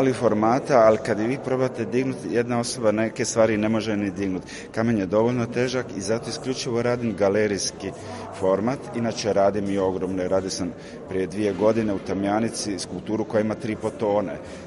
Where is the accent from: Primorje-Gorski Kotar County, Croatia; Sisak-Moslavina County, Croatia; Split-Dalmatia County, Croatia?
Split-Dalmatia County, Croatia; born there; ja sam rođen na Braču